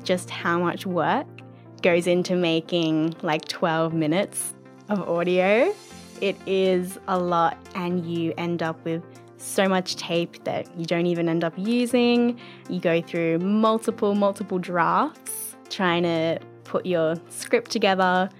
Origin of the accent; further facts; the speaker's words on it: Sydney, New South Wales, Australia; When I was a kid, growing up in Sydney, I had a favourite tree.